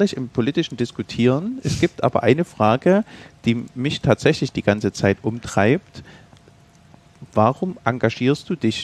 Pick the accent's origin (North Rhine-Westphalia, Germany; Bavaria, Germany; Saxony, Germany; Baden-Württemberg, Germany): Saxony, Germany; ich komme aus Mittelsachsen, wohne in Flöha